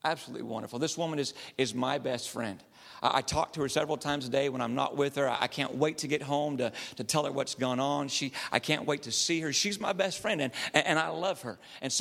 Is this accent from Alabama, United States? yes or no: no; California, United States; And no, I did not live back east. I'm from California, born and raised, just have two kids named after those cities.